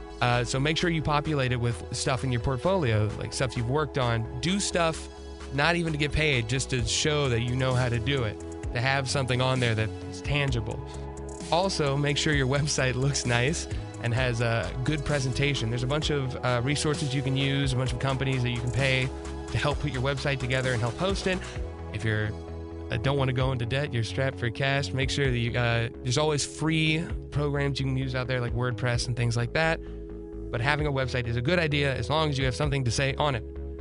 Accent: Florida, United States; also born or lived in Tennessee; I grew up in Florida and Tennessee, both about a half a life here and there.

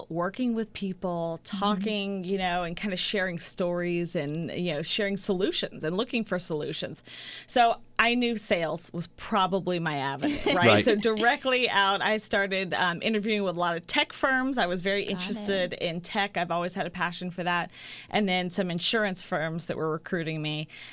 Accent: Florida, United States; So growing up in Florida, I became a lifeguard.

